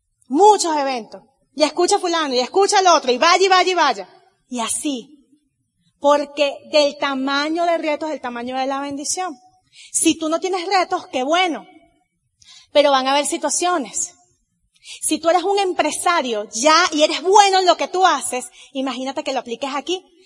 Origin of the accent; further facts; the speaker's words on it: Venezuela; Yo no puedo ponerme a lamentar porque yo soy de Venezuela.